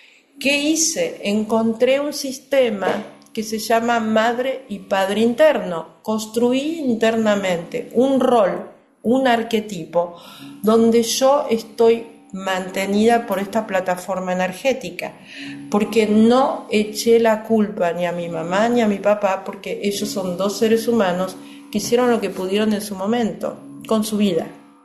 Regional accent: Argentina; now in United States; yo vivo en un país que yo rechazaba como Argentina, que es Estados Unidos. Cuando yo tenía 20 y pico de años, rechazaba a los Estados Unidos. Soy argentina

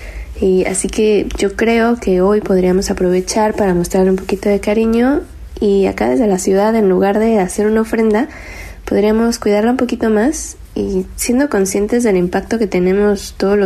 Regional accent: Mexico; now in Buenos Aires, Argentina; mexicana viviendo en Buenos Aires.

